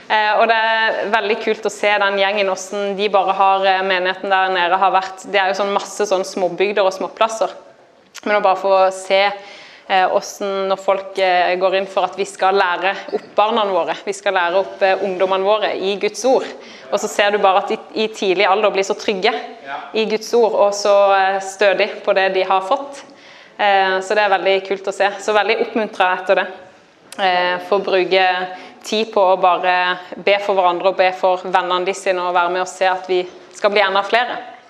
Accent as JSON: {"language": "Norwegian", "region": "Agder", "country": "Norway", "accent": "Sørlandet dialect", "moved": "yes", "said": "Nå har jeg vel bodd 8 år vekk fra Sørlandet"}